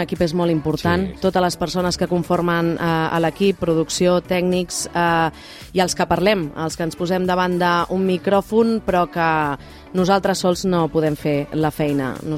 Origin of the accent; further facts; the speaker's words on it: Catalonia, Spain; jo sóc seny i rauxa, sóc empordanesa